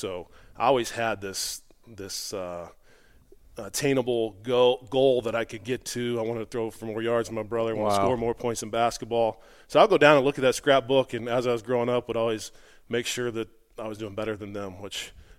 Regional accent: Louisville, Kentucky, United States; Yeah, so obviously grew up in Louisville in a suburb called Fern Creek.

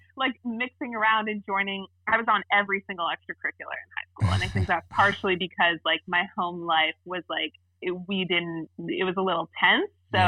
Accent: Ajax, Ontario, Canada; also born or lived in Orangeville; And I was born in Orangeville, which at the time that I was born there, my parents were the only interracial couple in the town, which is terrifying. So we moved to Ajax, which is another small town. It's a bigger town. It's a true suburb

